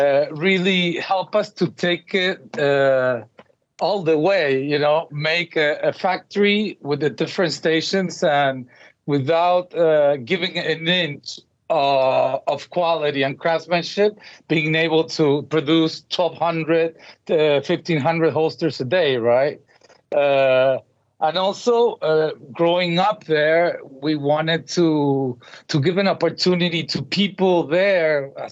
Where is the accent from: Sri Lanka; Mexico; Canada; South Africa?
Mexico; Mexico City; now in United States; Alex and I grew up in Mexico City. We went to American school for many, many years, played football together there.